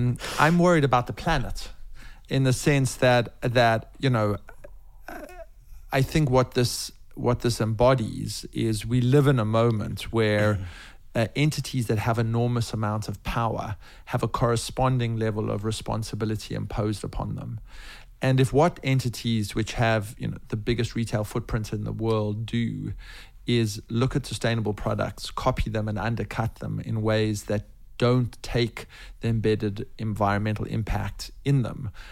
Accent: South Africa; eucalyptus from my home country, South Africa

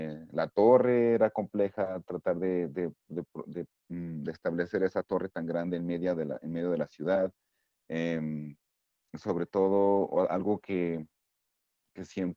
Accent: Mexico; como mexicano, pues crecí escuchando las épicas historias del Imperio Azteca

